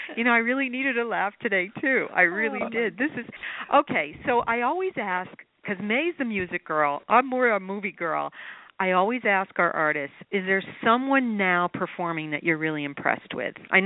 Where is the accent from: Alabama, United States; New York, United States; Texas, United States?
New York, United States; moved away; even though I live down here, I'm a New Yorker, and I'm not really a fan of country music.